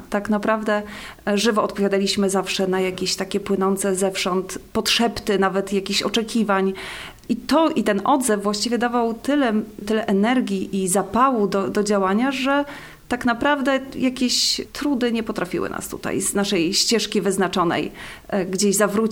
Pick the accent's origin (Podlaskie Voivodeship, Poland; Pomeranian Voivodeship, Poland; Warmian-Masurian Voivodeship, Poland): Warmian-Masurian Voivodeship, Poland; born there; Ja właściwie urodziłam się na Warmii, mieszkałam na Mazurach, także powędrowałam troszkę, ale mój tata jest rzeczywiście kociewiakiem urodzonym w Nowym, mieszkającym długo w Tczewie